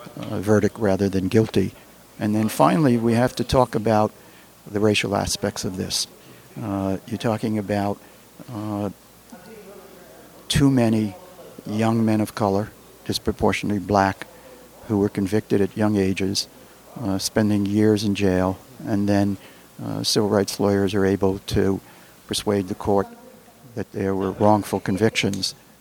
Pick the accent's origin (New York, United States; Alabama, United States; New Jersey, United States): New York, United States; Brooklyn; Well, I grew up in Brooklyn. I went south in the mid-60s